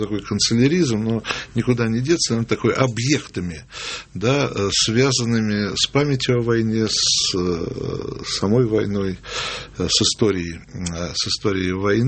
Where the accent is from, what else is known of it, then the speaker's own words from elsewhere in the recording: Saint Petersburg, Russia; Петербурженка, я, вот.